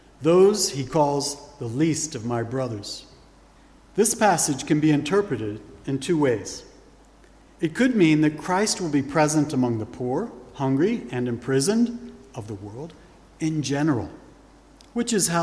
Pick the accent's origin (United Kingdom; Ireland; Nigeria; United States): United Kingdom; England; I, as an Englishman, am a subject of one of the few surviving kingdoms of the modern world, the United Kingdom